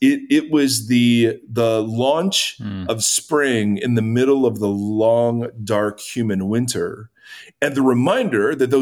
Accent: Ohio, United States; it's kind of like in Ohio, when I grew up in Ohio, there would always be this random spring day in February

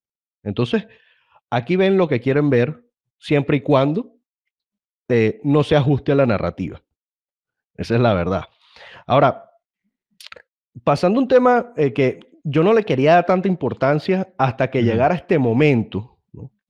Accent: Venezuela; yo como venezolano siempre me sentí indignado

